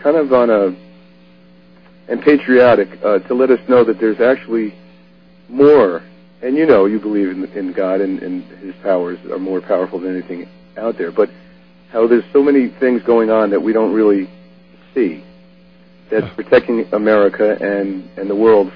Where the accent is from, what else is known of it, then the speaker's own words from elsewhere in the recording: Cortland, New York, United States; now in Putnam Valley, United States; I'm from Putnam Valley. Well, originally I'm actually from the town of Cortland.